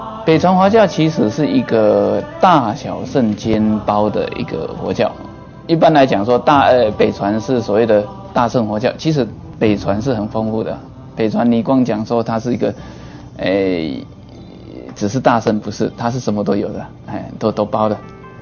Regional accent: Taiwan; 像我们台湾人也实在是不少，这么一个小岛挤了2000多万人

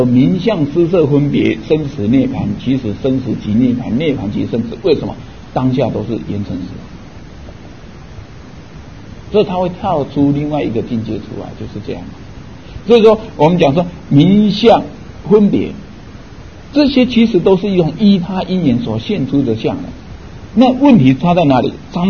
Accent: Taiwan; 以前我小时候，当然这个，我这个有点粗俗，我那时候就跟，因为那小学我就顽皮，我就，我那时候讲台语的话要花钱的

